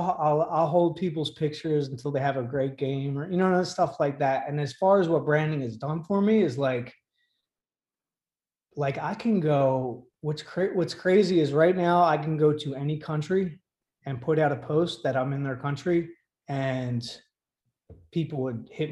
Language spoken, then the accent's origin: English; Ireland; And then I put the shamrocks for, because I'm Irish, you know?